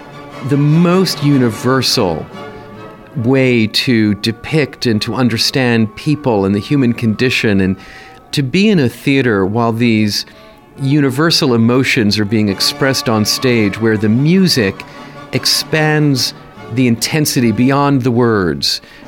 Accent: New York, United States; I was born and brought up in New York, and I went away to college.

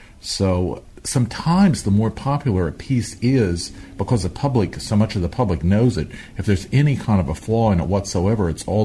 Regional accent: West Virginia, United States; Well, I come from West Virginia, which is sort of the boondocks, and there was a fair amount of classical music there

